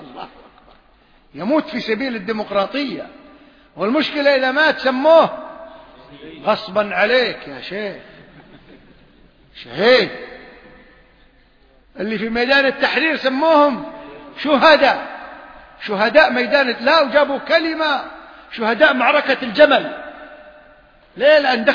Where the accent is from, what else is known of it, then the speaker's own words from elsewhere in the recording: Kuwait; بعد فترة عندنا في الكويت يجمعون تبرعات